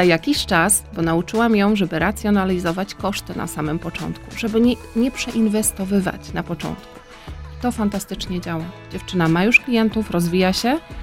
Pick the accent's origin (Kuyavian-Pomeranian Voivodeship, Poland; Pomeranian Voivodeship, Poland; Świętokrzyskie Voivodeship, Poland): Świętokrzyskie Voivodeship, Poland; przede wszystkim jestem dziewczyną z Gór Świętokrzyskich. Ja zawsze o tym mówię, ze wsi, z Gór Świętokrzyskich, i ja się tego nie wstydzę, wręcz tym się chwalę.